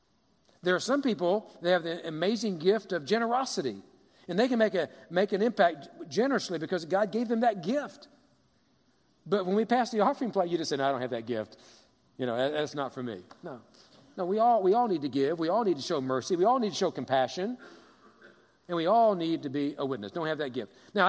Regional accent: Kentucky, United States; You know, I'm a redneck from Kentucky. I say far and iron and Arn and all that.

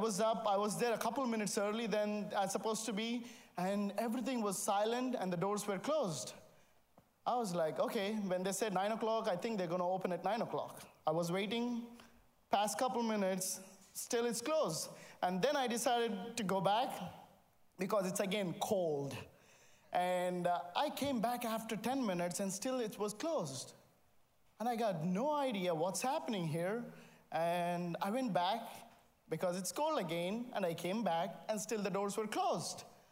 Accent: India; now in United States; I'm from India, and I came to the United States for the first time in January, and that too to Kentucky.

